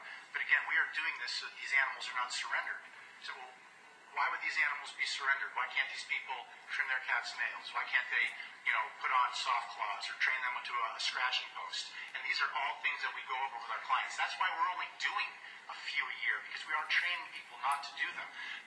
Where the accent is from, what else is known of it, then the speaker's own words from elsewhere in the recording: Middletown, New Jersey, United States; I'm from Middletown, New Jersey.